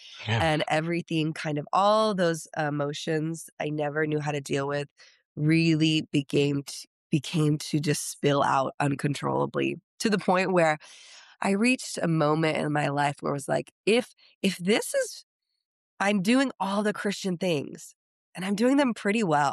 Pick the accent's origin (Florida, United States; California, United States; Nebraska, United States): California, United States; San Diego; Yeah, well, I grew up in San Diego and kind of in the intro, you mentioned being a missionary's kid, which is also kind of a strange thing to be a missionary's kid in San Diego.